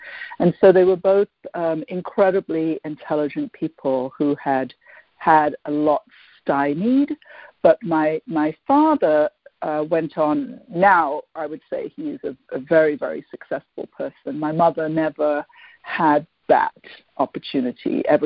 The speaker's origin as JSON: {"language": "English", "region": "London", "country": "United Kingdom", "tie": "born or raised there", "said": "So I grew up in London"}